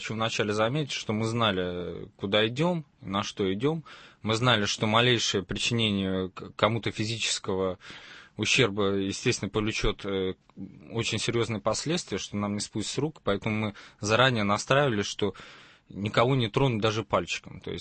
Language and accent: Russian; Saint Petersburg, Russia; Я родился и вырос здесь, я петербуржец, и...